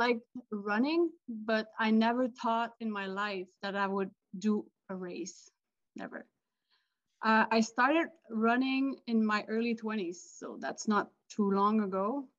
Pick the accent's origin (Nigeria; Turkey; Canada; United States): Canada; Quebec City, Quebec; I grew up in Quebec City. I played basketball in high school, but there was no track and field.